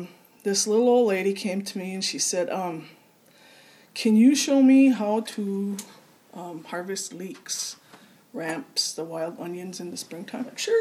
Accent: Red Lake, Minnesota, United States; I'm from Red Lake.

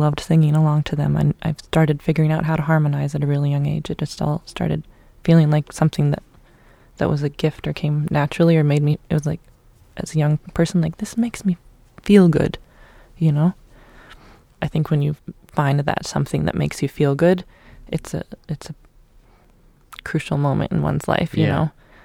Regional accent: Colorado, United States; also born or lived in Michigan / Boston; Yeah. Well, I was born in Michigan. I was raised in Colorado.

